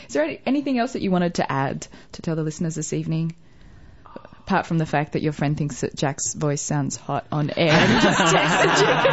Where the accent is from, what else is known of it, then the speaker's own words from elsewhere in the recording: Australia; This is, I'm Australian.